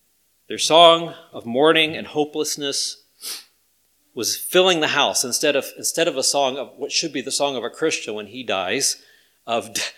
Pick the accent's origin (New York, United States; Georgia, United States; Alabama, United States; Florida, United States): Georgia, United States; I grew up in Georgia, okay, I'm from the South, and I know we have this saying, bless their little hearts.